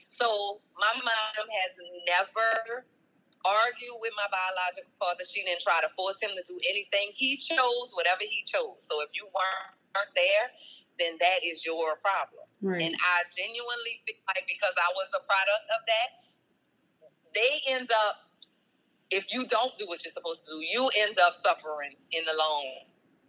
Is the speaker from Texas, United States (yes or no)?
no; Louisiana, United States; and I'm from Holly Grove, so I'm going to be ready